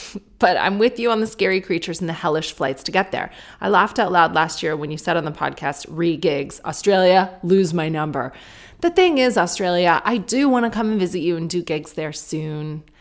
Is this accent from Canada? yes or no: yes; Sarnia, Ontario, Canada; okay, I grew up in Sarnia. You know that I don't like my hometown and I talk about it quite negatively.